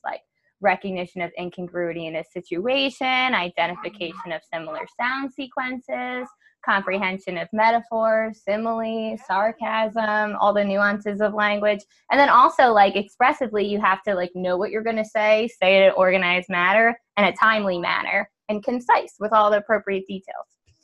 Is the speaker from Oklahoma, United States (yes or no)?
no; Staten Island, New York, United States; So like I am from Staten Island, but I'm not even really, because I never lived anywhere longer than 2 years before I was 12 years old. I lived in 4 different states, 10 different houses, and I went to 13 different schools before I was 12.